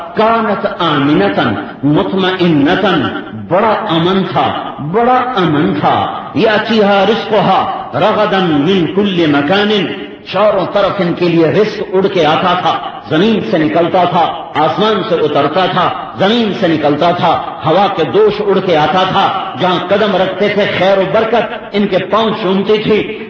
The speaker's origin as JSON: {"language": "Urdu", "region": "Punjab", "country": "Pakistan", "tie": "born or raised there", "said": "وہاں سے واپس آیا میاں چنو, اس سے آگے میرا گاؤں ہے 19 کلومیٹر پر."}